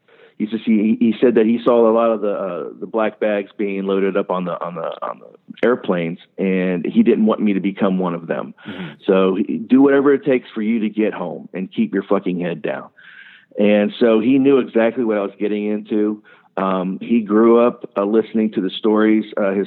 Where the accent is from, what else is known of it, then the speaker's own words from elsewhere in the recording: New Jersey, United States; born there; also born or lived in Japan / Ohio; I was born right outside of McGuire Air Force Base in New Jersey. I spent my whole life traveling, 7 years in Japan, been through Thailand, Philippines, all over the United States before we ended up settling down in Ohio